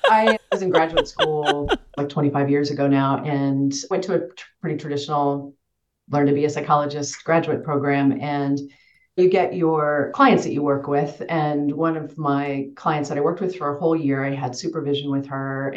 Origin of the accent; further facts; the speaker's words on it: Kansas, United States; I grew up in Western Kansas in the middle of nowhere where there was no treatment